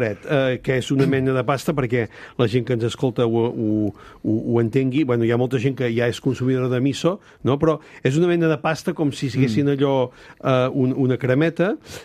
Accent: Catalonia, Spain; jo que sóc de la Garrotxa

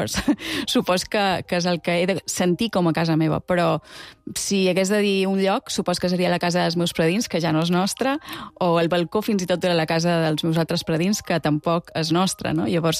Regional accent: Balearic Islands, Spain; now in Barcelona, Spain; Jo que som de Mallorca o som de Barcelona? Clar, no ho sé.

